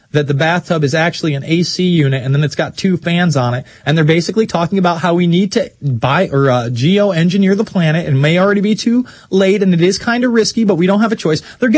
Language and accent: English; New York, United States; now in Texas, United States; because I am from New York, you know, I do out of college. And by the way, when I grew up in New York in high school, I grew up in probably a bigger redneck area than where I am in Texas right now.